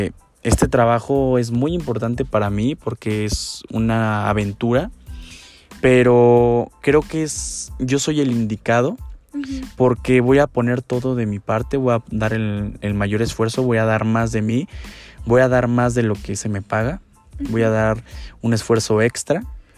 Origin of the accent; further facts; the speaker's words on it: Morelia, Michoacán, Mexico; soy mexicano, soy de aquí de Morelia, de México.